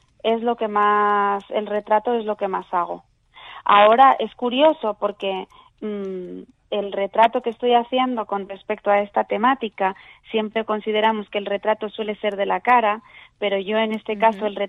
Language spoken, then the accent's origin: Spanish; Spain; Yo soy española, mestiza, como somos aquí en España, pues mestizos